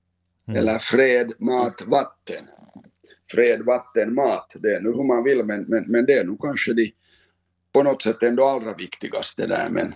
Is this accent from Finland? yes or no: yes; Finland; För det är ju sådana saker som man som finländare liksom tar för givet.